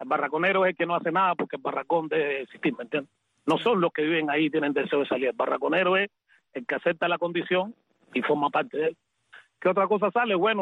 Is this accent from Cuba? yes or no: yes; Cuba; de mi pueblo, de la Cuba